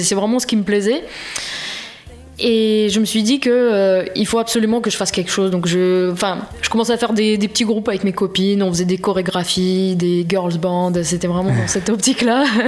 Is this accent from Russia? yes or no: yes; Moscow, Russia; Faut dire que je viens de Russie. Donc, quand j'ai commencé, donc j'habitais Moscou.